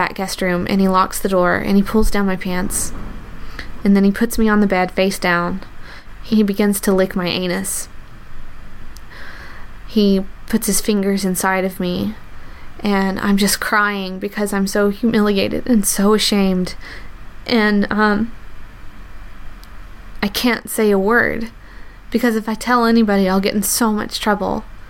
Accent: the South, United States; I grew up in the South

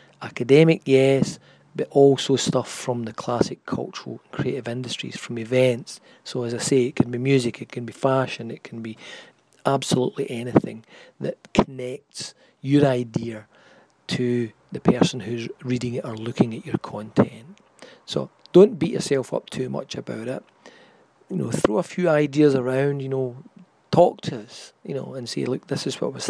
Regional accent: Scotland, United Kingdom; accent: Scottish; It's obviously … speaking in my politer Scottish accent.

